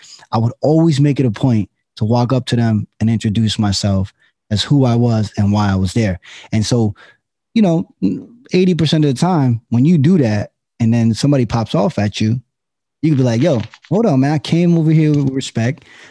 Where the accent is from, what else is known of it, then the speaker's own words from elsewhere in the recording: Allentown, Pennsylvania, United States; I was born and raised in Allentown, and I had some really good training officers and even mentors before being a police officer.